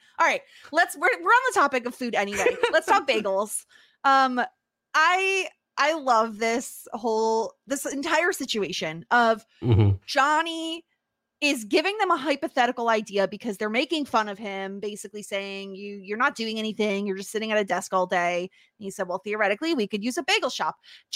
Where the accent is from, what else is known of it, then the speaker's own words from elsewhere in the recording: New York, United States; As a New Yorker, I do live upstate, but as someone who lives in the state of New York